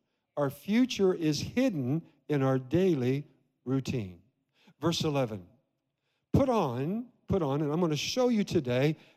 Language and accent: English; Iowa, United States; I grew up in Iowa, a little town below Des Moines, kind of like Mayberry, Andy Griffith.